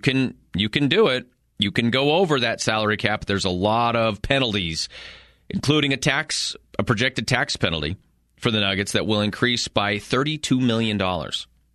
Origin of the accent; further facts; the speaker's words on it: Cheyenne Wells, Colorado, United States; I grew up in Cheyenne Wells, Colorado